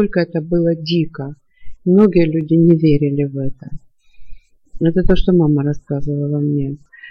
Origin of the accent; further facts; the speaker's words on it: Kyiv, Ukraine; born there; Мы оказались в оккупации в Киеве. Я родилась в Киеве, и война нас застала в Киеве.